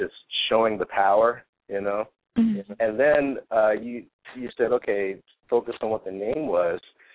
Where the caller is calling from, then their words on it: Seattle, Washington, United States; I'm calling from the Seattle area.